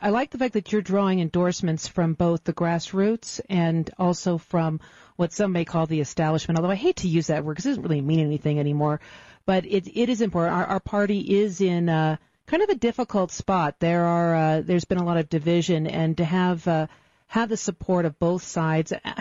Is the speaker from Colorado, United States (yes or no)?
yes; Colorado, United States; I think he actually may be the district I grew up in Jefferson County.